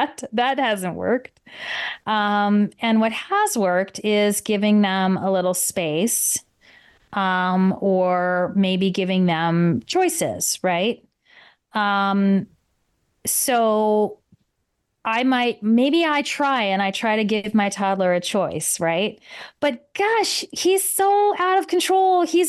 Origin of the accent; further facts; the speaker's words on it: Illinois, United States; And I mean, I'm from Illinois. So when it's cold, I mean, we could be negative 10 here, right?